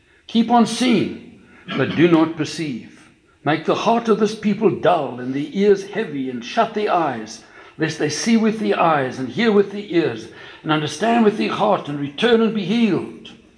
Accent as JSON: {"language": "English", "country": "South Africa", "said": "You know, I come from South Africa, and a lot of our ministry there was across the borders into Mozambique."}